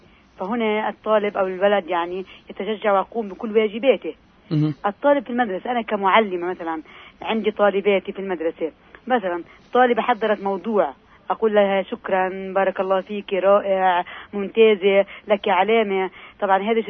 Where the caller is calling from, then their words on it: Hebron, West Bank, Palestine; من مدينة الخليل